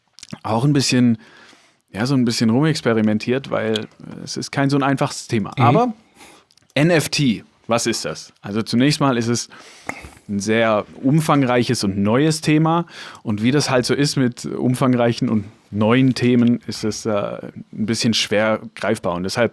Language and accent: German; Baden-Württemberg, Germany; Ja, ich komme aus der Nähe von Stuttgart.